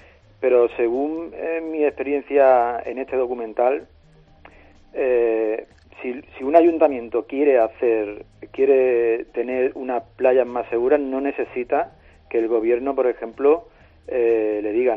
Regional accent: Huelva, Andalusia, Spain; yo soy onubense

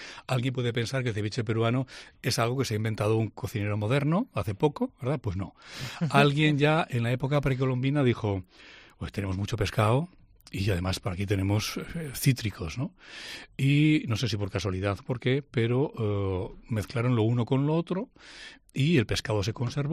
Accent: Aragon, Spain; Aragón me encanta, Aragón es mi tierra, como en Aragón...

